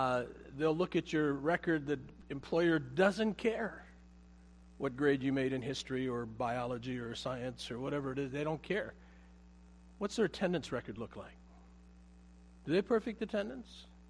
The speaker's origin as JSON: {"language": "English", "region": "Pennsylvania", "country": "United States", "tie": "born or raised there", "moved": "as an adult", "said": "We grew up in Pennsylvania. My family was from Pennsylvania, the western part. We have mountains and hills, and we had snow also."}